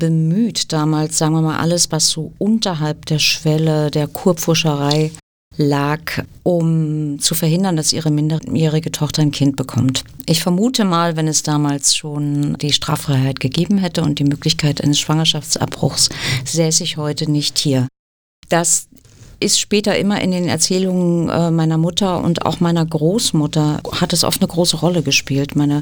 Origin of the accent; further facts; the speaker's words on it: Germany; Ich bin ja in der DDR groß geworden. Ich bin Jahrgang 62